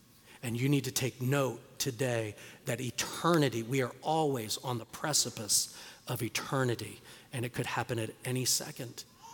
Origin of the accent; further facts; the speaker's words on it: United States; I'm American. I owe nobody nothing.